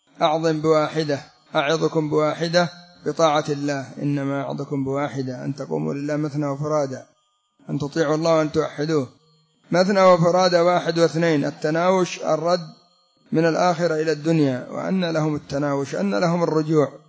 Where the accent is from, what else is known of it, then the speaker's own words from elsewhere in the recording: Yemen; كان عندنا في اليمن الأعلى نسأل الله السلامة، هذه البرك يجتمع أصحاب القرية